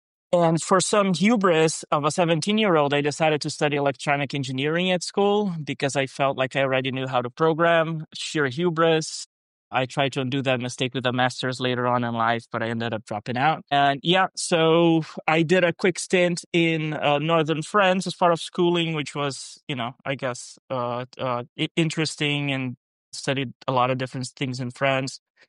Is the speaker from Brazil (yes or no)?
yes; Porto Alegre, Rio Grande do Sul, Brazil; So I'm originally from Brazil. So southern part of Brazil, a place called Porto Alegre.